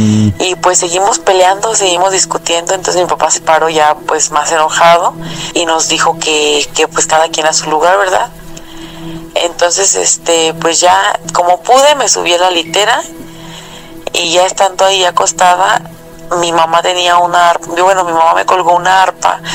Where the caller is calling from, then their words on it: Silao, Guanajuato, Mexico; soy de Guanajuato. Para ser exacta, de Silao, Guanajuato.